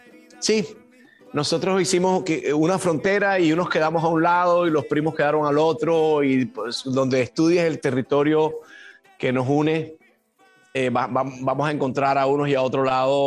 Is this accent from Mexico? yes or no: no; Caribbean Region, Colombia; Yo soy costeño, entonces, sabes que Colombia son como 5 o 6 países donde hablamos muy diferente